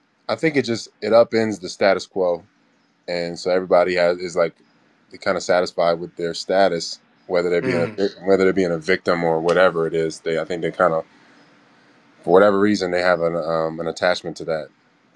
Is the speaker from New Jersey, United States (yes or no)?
yes; New Jersey, United States; born there; I was born in Jersey, so I'm native right. to Jersey.